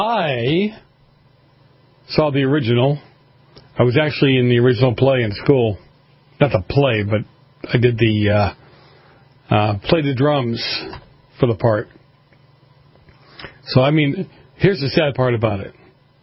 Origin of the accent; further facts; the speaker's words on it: Massachusetts, United States; moved away; the Massachusetts College of Arts and Design is set. I love these stories because it's my home state. It keeps proving to me that I was right in leaving.